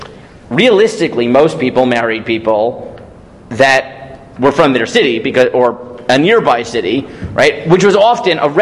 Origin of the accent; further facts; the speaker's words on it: New York, United States; As I say this in Toronto, where my wife's family is from, and I'm from New York, right?